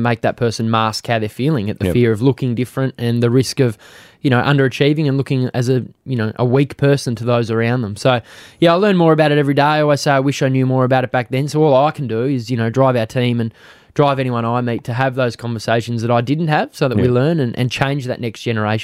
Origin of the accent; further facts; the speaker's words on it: Australia; I grew up a tradie, went to an all-boys school, never ever thought that, you know, we grow up as Aussie men